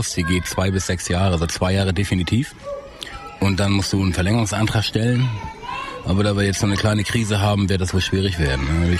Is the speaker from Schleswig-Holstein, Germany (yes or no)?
yes; Schleswig-Holstein, Germany; born there; now in Erfurt, Germany; Geboren bin ich in Schleswig-Holstein.